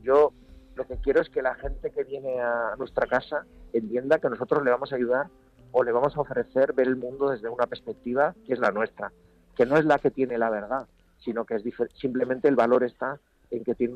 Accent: Basque Country, Spain; yo soy vasco, o sea, diré trainera

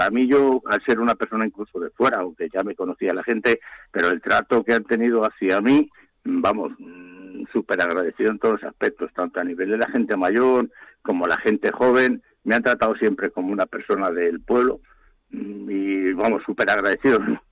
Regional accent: Somosierra, Community of Madrid, Spain; born there; Yo nací en Somosierra, pero vamos, a mí, bueno, me llevó más el amor a Montejo

